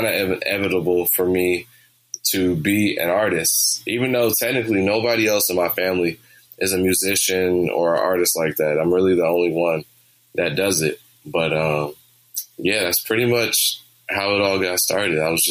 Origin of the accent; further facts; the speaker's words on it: Detroit, Michigan, United States; I'm from Detroit, you know, the Motor City. So it's just auto shops up and down every street. And we lived about three doors down from the corner of Grand River and what was that, 7 Mile.